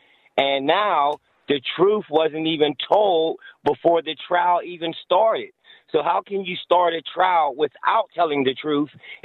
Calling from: Phoenix, Arizona, United States; I'm calling from Phoenix, Arizona. First time caller.

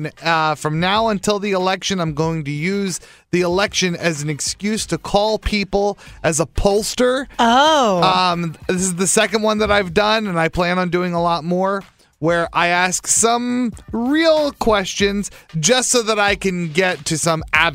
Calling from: California, United States; I'm calling from California.

